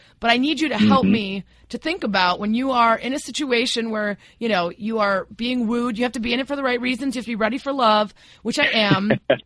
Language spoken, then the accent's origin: English; Chicago, Illinois, United States; I was a on and off again Cutler supporter in my hometown of Chicago for almost a decade.